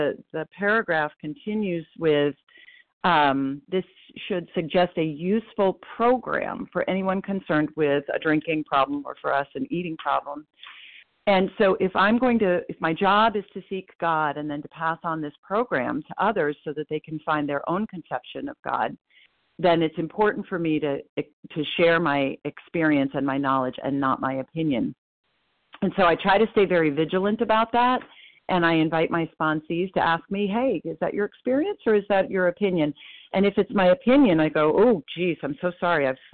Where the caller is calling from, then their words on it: Portland, Maine, United States; I'm calling in from Portland, Maine